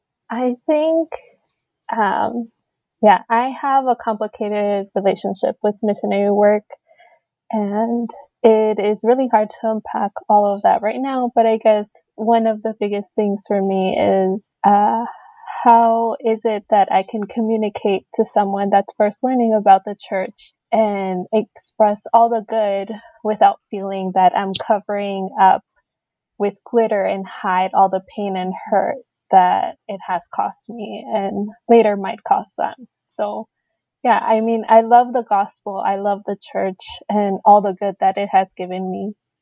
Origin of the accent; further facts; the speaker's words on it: Chicago, Illinois, United States; I grew up in Chicago. I consider myself to be Mexican-American or Latina, whatever is fine with me.